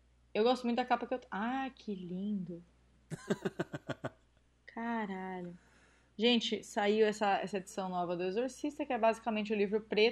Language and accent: Portuguese; Bauru, São Paulo, Brazil; porque eu sou de Bauru, gente, não se usa roupa de frio em Bauru. É quente demais.